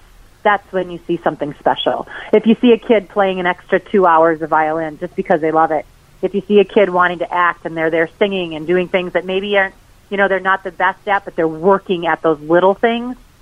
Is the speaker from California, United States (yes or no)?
no; Dawson, Minnesota, United States; I grew up in Dawson, Minnesota, rural Minnesota, and they put us in everything